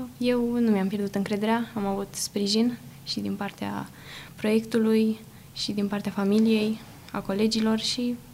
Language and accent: Romanian; Bunești, Vâlcea County, Romania; Eu vin dintr-o comună, din comuna Bunești.